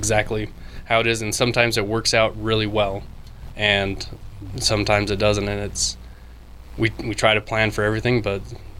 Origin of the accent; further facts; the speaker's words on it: Wyoming, United States; So, like I said, I am from Wyoming